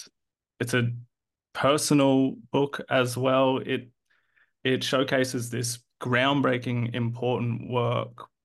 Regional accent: Australia; I'm wondering, you mentioned Kate Webb there, and as an Australian, you know, we've got her on a stamp now.

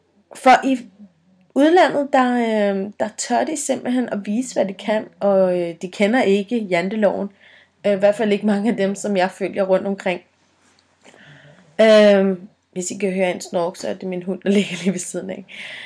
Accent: Jutland, Denmark; jeg er fra Jylland af

